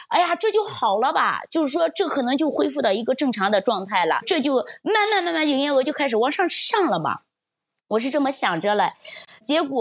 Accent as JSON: {"language": "Chinese", "town": "Hancheng", "region": "Shaanxi", "country": "China", "tie": "born or raised there", "said": "因为我老家是韩城的嘛，就是司马迁的故乡。"}